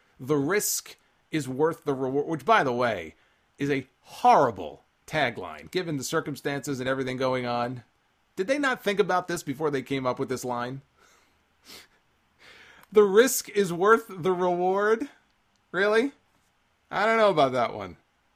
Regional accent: New York, United States; accent: New York; That's my New York accent coming in.

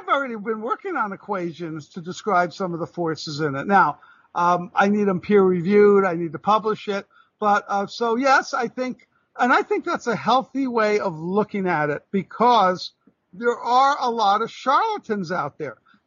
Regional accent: New York City, New York, United States; I'm from New York, New York City.

